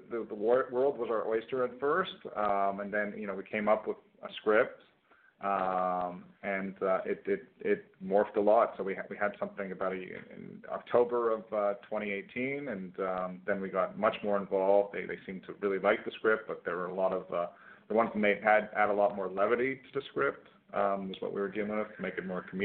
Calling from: Montreal, Quebec, Canada; Calling from snowy Montreal right now, in your northern neighbors up in Canada.

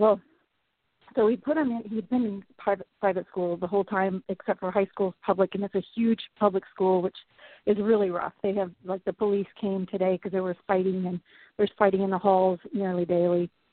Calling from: Seattle, Washington, United States; I'm calling from Seattle.

